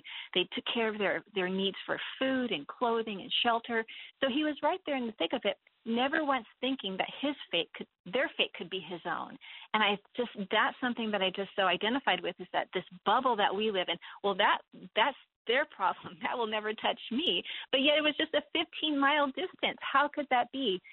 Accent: United States; as an American, my life would be very different from somebody who lived in the Middle East.

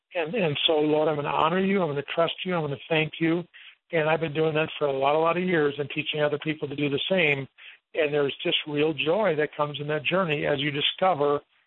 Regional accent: Wisconsin, United States; I grew up in Wisconsin, went to UW-Madison

